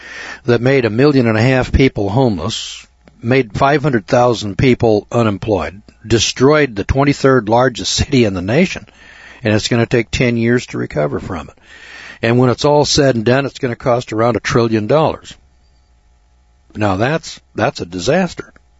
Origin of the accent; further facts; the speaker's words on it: Eureka, California, United States; My God, I came from Eureka, California. The population of the city is only 30,000.